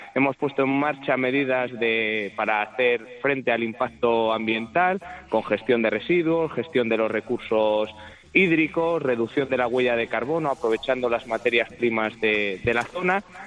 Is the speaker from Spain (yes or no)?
yes; Autillo de Campos, Castile and León, Spain; Somos de Autillo de Campos, en la provincia de Palencia.